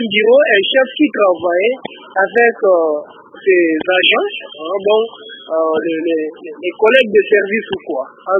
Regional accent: Canada; qui travaillait ici chez nous au Canada

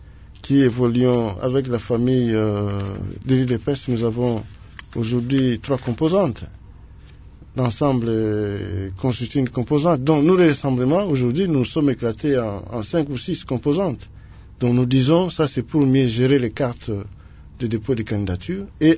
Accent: Kasaï, DR Congo; Moi, je viens de Kassai.

